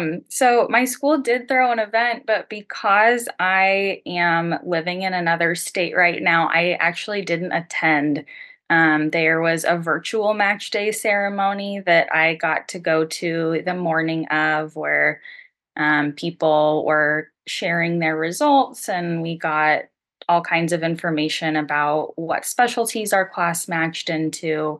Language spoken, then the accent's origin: English; Kansas City, United States; I am originally from Kansas City.